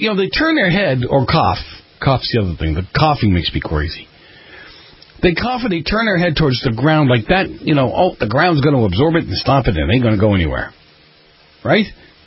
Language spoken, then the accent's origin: English; Boston, Massachusetts, United States; I was kind of making fun of New York because I'm from Boston originally.